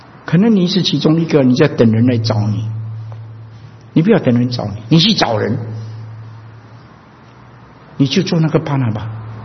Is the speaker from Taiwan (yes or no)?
no; China; 我们中国人呢，不客气，顺便跟你说，到了美国，一般人都喜欢拿一个美国名字，对不对？